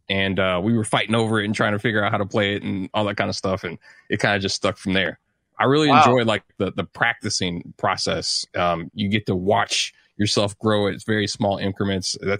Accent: St. Louis, Missouri, United States; Okay. Well, I grew up in St. Louis, Missouri, was classically trained on trumpet at the age of 11.

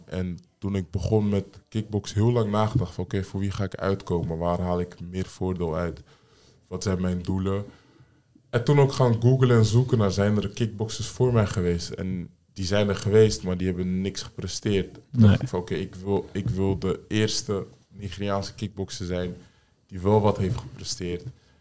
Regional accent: Netherlands; born there; Ik ben natuurlijk van Nigeriaans komaf. Tenminste, mijn ouders. Ik ben hier dan wel geboren.

